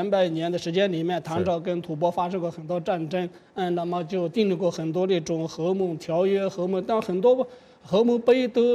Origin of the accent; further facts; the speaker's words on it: Tibet, China; 我们知道西藏就是西藏，就是按照我们西藏人的说法叫布